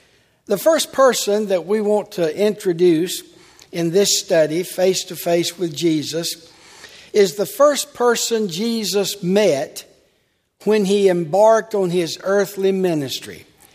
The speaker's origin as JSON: {"language": "English", "town": "Tallahassee", "region": "Florida", "country": "United States", "tie": "born or raised there", "said": "I've been teaching this series at Tallahassee, my hometown."}